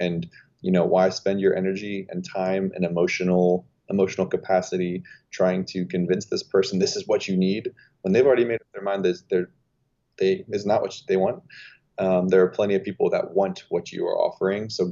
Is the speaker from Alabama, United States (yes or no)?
no; Fairfax, Virginia, United States; also born or lived in Manassas; So born and raised in Fairfax and Manassas, basically.